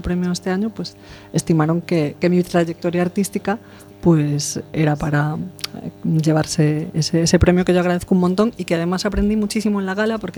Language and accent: Spanish; Maicende, Galicia, Spain; Yo de Monte Alto. En realidad soy de Maicende, pero bueno.